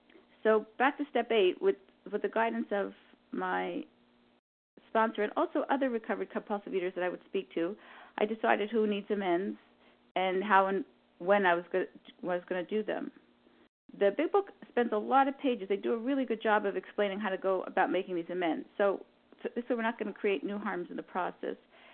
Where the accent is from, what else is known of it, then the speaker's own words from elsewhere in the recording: Canada; I'm from Canada, and I'm a recovered compulsive overeater.